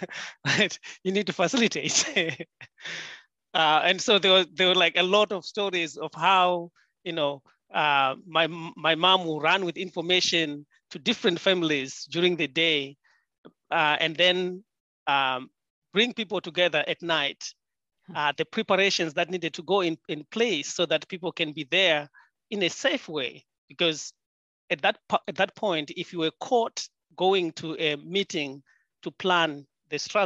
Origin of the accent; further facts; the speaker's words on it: Zimbabwe; born there; I was born in Zimbabwe, and my mother was an organizer during the liberation struggle for independence.